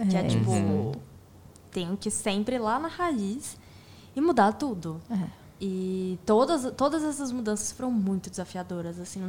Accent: Salvador, Bahia, Brazil; now in São Paulo, Brazil; Depois eu vim pra São Paulo, né? Que sou de Salvador. E aí aqui em São Paulo eu já morei.

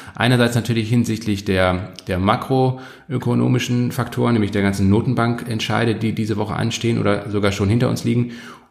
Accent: Kiel, Schleswig-Holstein, Germany; Loppo ist eine fantastische Rösterei in Kiel, in meiner Heimatstadt

